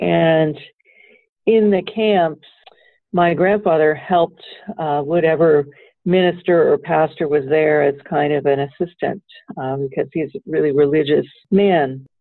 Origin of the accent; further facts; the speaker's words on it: Cleveland, Ohio, United States; Yeah, so I grew up in Cleveland, Ohio, and, you know, we traveled as I was growing up. We had a chance to, went to Europe when I was 10